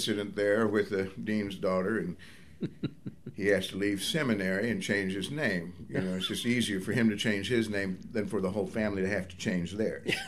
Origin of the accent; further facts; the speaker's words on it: Tennessee, United States; I'm from Tennessee. I grew up in Tennessee.